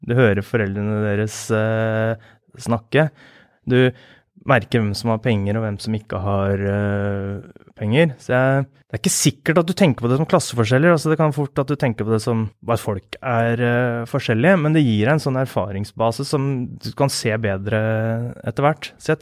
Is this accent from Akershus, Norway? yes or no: yes; Akershus, Norway; Jeg vokste opp på Løkenjordet. Der bodde jeg til jeg var 15 år. Og der var det sånne firemannsboliger, og så var det noen villaer.